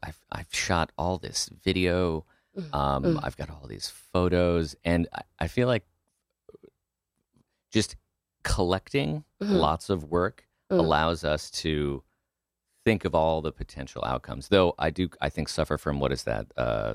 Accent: New Haven, Connecticut, United States; also born or lived in Oakland, United States / Colorado, United States; I was born in Oakland, lived in Colorado for a while, but mostly grew up in New Haven.

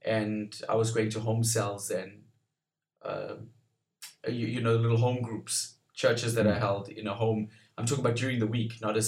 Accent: Durban, KwaZulu-Natal, South Africa; I'm from Durban, South Africa. I'm from a church called Rhema Durban, which is in KZN

